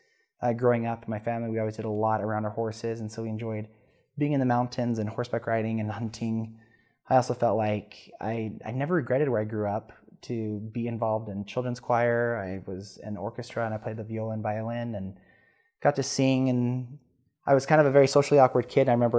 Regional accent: Spanish Fork, Utah, United States; But I grew up in Spanish Fork, had a great family, grew up in a very religious Mormon upbringing.

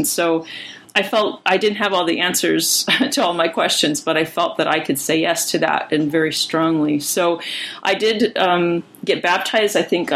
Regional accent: Ohio, United States; Where I grew up in Ohio, it was fairly common to see them.

